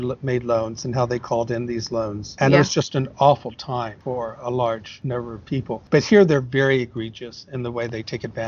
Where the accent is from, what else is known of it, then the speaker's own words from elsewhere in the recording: Corpus Christi, Texas, United States; I grew up in Texas. Yeah. I didn't grow up in West Texas, but I grew up in Corpus Christi, which is Southeast Texas.